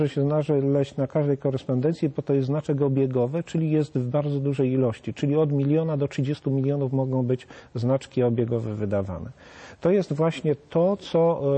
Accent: Katowice, Silesian Voivodeship, Poland; ja jestem z Katowic, dlatego też łatwiej mi o tym opowiadać.

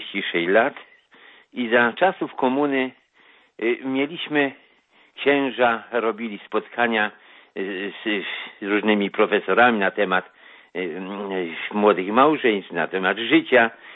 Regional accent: Poznań, Greater Poland Voivodeship, Poland; bo ja chciałem w dyscyplinie, jestem poznaniakiem

